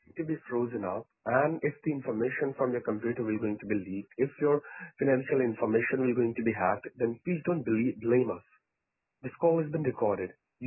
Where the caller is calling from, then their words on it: Melbourne, Victoria, Australia; I'm calling you from Melbourne.